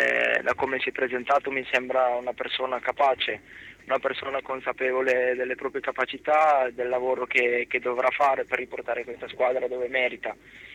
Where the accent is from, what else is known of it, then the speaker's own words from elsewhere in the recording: Piedmont, Italy; almeno dalle mie parti in Piemonte la prima categoria è un livello bassissimo